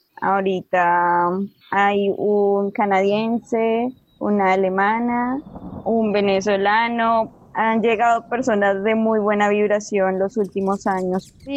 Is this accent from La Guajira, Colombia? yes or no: no; Bogotá, Colombia; Tengo 26 años, soy de Bogotá.